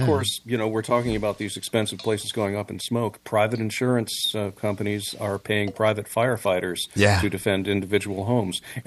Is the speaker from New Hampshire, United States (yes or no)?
no; Chicago, Illinois, United States; as a Chicagoan